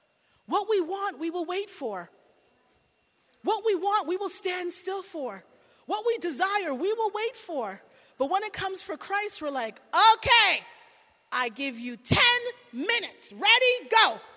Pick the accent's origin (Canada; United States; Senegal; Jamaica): Jamaica; I'm from Jamaica.